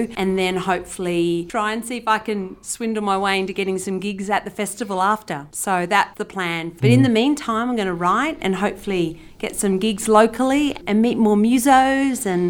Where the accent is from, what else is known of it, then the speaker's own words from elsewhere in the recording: New South Wales, Australia; We grew up in the Blue Mountains, and we used to do these beautiful walks to the first three sisters.